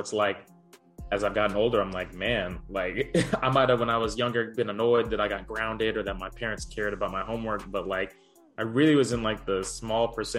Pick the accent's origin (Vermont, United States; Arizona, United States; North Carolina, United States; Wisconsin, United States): North Carolina, United States; Charlotte; I am from Charlotte, North Carolina.